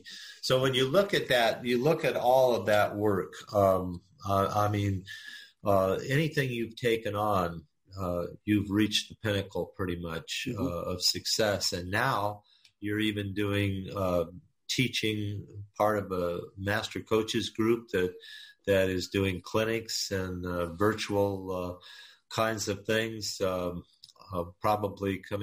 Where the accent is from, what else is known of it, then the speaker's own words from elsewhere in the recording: Texas, United States; I came to the Midwest from Texas to play.